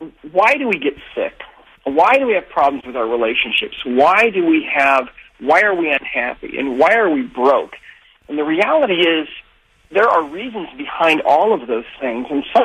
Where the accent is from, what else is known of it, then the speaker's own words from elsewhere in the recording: Montana, United States; I grew up in Montana, and we had a ranch. We had 50 head of horses.